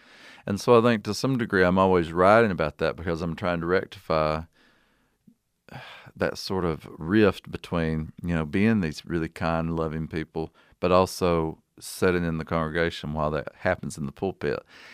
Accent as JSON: {"language": "English", "town": "Lily", "region": "Kentucky", "country": "United States", "tie": "born or raised there", "said": "I grew up in a little bitty town called Lily, sort of between Corbin and London in southeastern Kentucky, in Laurel County."}